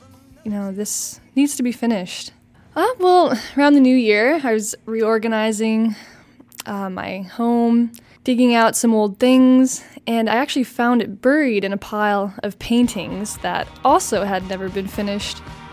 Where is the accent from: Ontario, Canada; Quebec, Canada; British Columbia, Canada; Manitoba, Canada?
British Columbia, Canada; Prince Rupert; I'm from Prince Rupert, born and raised here